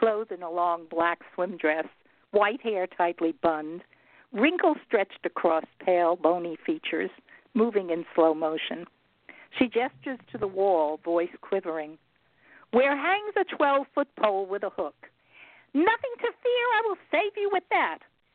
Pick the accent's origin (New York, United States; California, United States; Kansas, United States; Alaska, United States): New York, United States; New York City; And I grew up in Brooklyn and the Bronx, so a lot of these poems have to do with that area, with the New York area.